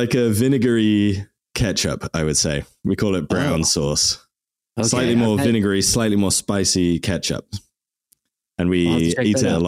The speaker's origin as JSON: {"language": "English", "town": "Worcester", "region": "West Midlands", "country": "United Kingdom", "said": "I'm from the English side of the Wales border in a city called Worcester, so it's just half an hour from Wales."}